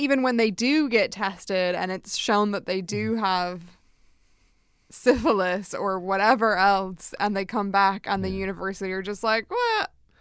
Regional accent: United States; growing up in the States, they teach you about the civil rights movement.

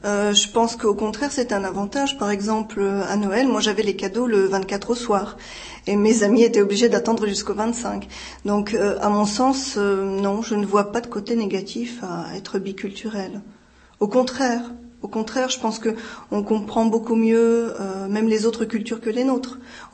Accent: Île-de-France, France; also born or lived in Algeria; J'ai grandi en France, oui. J'ai grandi en France, on déménageait beaucoup, mais on était en France la plupart du temps. J'étais quand même 3 ans en Algérie aussi, mais principalement on était en région parisienne.

